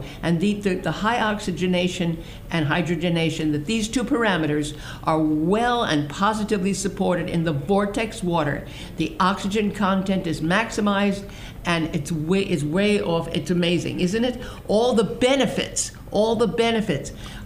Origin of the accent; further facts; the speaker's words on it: Brooklyn, New York, United States; Maybe everybody's from Brooklyn, because I was from Brooklyn